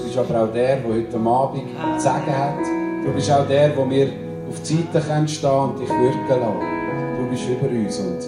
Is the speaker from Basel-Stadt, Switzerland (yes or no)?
no; Glarus, Switzerland; Also, ich komme aus dem Glarnerland, das muss ich immer zuerst sagen. Ich komme aus den Bergen und das liebe ich von ganzem Herzen.